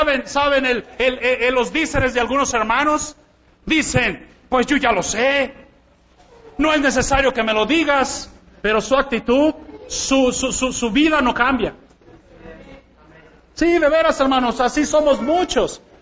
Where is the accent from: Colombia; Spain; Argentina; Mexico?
Mexico; yo vi cómo es que nosotros como mexicanos